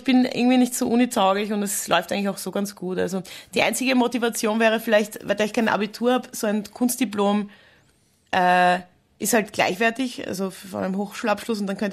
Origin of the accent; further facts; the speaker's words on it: Vienna, Austria; Genau, ich bin in Wien aufgewachsen. Aber ich war auch sehr viel, also meine Familie hat einen Bauernhof und ich war dort einfach auch sehr viel.